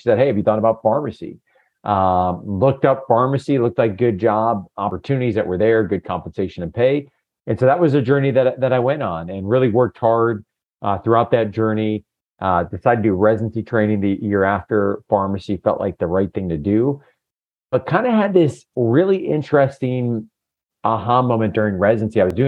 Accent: Buffalo, New York, United States; My grandfather started a nursery farm where I grew up in Buffalo, New York.

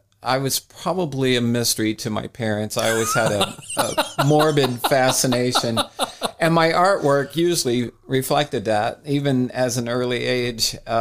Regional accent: Kansas City, Kansas, United States; also born or lived in Missouri; Yes, yes. I've always lived in Kansas City and was born in Kansas City, Kansas, in Wyandotte County.

